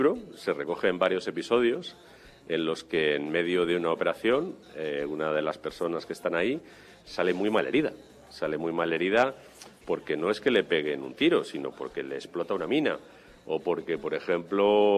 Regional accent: Madrid, Community of Madrid, Spain; yo nací en Carabanchel, como buen hijo de militar, en el Hospital Militar Gómez Ulla. Viví mucho tiempo en Cuatro Vientos, entre Aluche y Carabanchel.

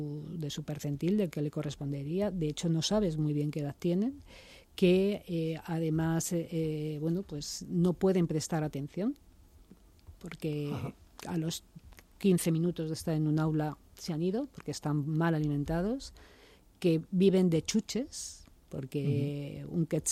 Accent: Spain; esta es otra de las realidades que como española, como europea, como persona del mundo

